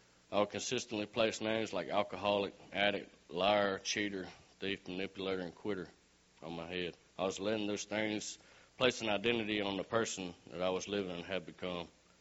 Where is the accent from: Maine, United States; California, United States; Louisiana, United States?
Louisiana, United States; Many; I'm 37 years old, and I'm from Manny, Louisiana. I was born into a family of five, me being the baby of the family.